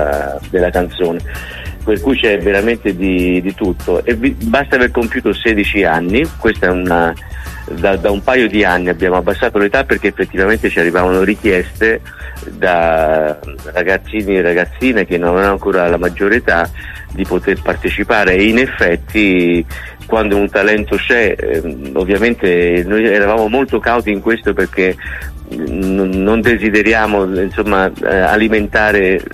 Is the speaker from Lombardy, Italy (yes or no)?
no; Tuscany, Italy; io da toscano, ormai conoscitore delle Marche